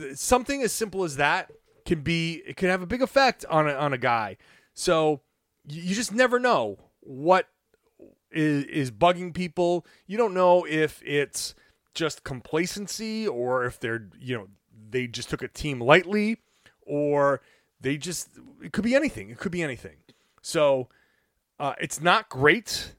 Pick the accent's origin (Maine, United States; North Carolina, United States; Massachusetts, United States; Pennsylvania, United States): Massachusetts, United States; Boston; I'm obviously a Patriots fan because I grew up in New England, in and around Boston. So I'm a Patriots guy.